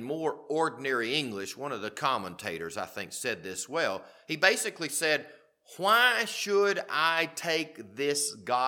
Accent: the South, United States; When I was growing up in the South 45 years ago

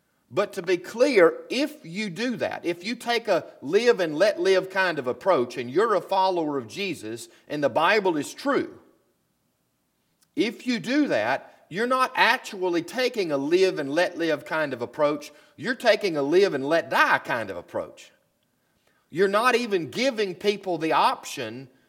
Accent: Deep South, United States; I grew up in the Deep South, and the Deep South is culturally and subculturally perhaps a little different than the rest of the country.

